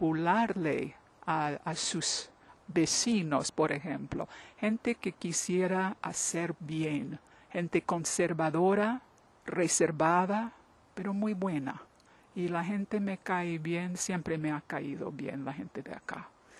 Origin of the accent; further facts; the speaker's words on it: New York, United States; moved away as an adult; also born or lived in Colorado; now in Canada; Y soy de Nueva York, nací en el Bronx, pero vine a Canadá en el año 70 del estado de Colorado, en donde había estudiado y enseñado.